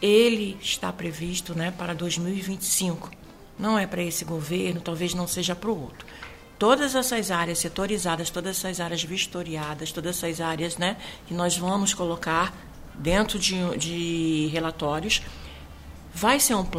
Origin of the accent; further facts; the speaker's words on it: Rio de Janeiro, Brazil; now in Ilhéus, Brazil; Eu sou do Rio de Janeiro.